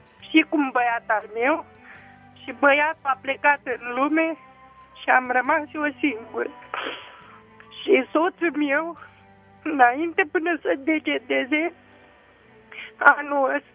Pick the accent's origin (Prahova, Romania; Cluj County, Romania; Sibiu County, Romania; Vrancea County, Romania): Prahova, Romania; Sătărăi; sunt din Sătărăi, județul Prahova.